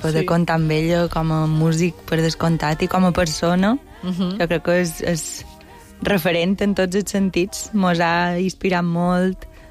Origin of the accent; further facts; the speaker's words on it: Llucmajor, Balearic Islands, Spain; De Llucmajor.